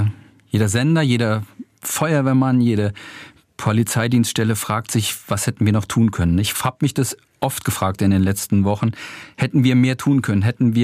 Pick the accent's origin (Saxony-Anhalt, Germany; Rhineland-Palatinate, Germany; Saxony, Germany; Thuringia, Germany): Rhineland-Palatinate, Germany; Ich komme aus dem Landkreis Vulkaneifel und habe mir das nicht vorstellen können, dass die kleinen Bäche dort eine solche Katastrophe auslösen.